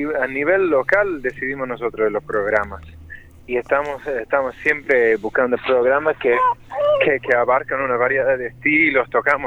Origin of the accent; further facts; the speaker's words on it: Ireland; now in Argentina; y yo que vengo originalmente de Irlanda